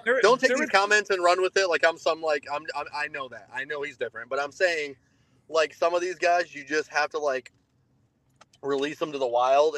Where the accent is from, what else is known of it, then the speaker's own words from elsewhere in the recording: Michigan, United States; But man, I'm from Michigan, but I've always said soda.